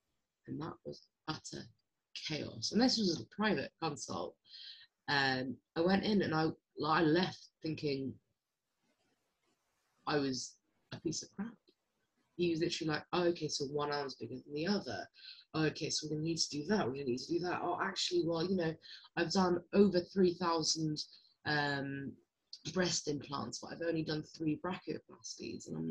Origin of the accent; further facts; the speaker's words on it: Hammersmith, London, United Kingdom; My family live in Hammersmith. I was born and raised in Hammersmith